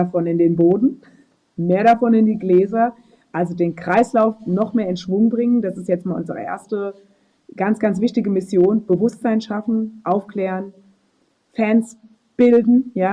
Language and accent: German; Ebersheim, Rhineland-Palatinate, Germany; gerade jetzt in meinem Heimatort in Ebersheim am letzten Wochenende ein fieser, sau seltener Hagelsturm-Tornado